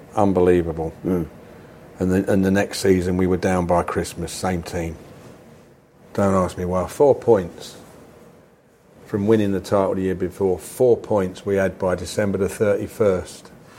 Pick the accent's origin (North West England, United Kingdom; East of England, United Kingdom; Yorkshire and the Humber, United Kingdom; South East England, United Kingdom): Yorkshire and the Humber, United Kingdom; Sheffield; So I'm away from Sheffield for 7-8 years. And then I come back in 86 for a testimonial that they were giving me, because I was back home with my mum.